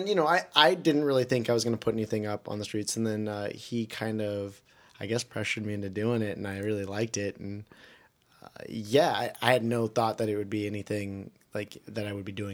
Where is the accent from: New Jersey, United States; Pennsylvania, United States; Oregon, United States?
Oregon, United States; Portland; also born or lived in California; They moved to California, and then I grew up mainly in Portland, Oregon.